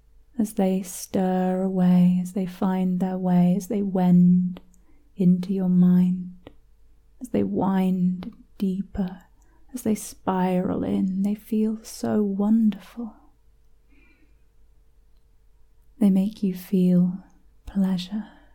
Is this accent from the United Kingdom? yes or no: yes; United Kingdom; accent: British; Perhaps part of it, a large part of it probably, is my British accent.